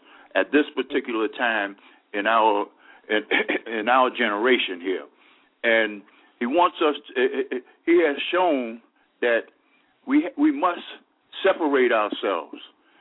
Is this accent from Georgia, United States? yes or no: yes; Atlanta, Georgia, United States; I'm from Atlanta, Georgia.